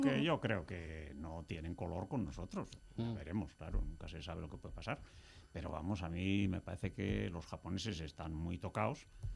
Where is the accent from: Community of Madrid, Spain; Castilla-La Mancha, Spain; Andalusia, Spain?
Community of Madrid, Spain; Madrid; yo soy español de Madrid.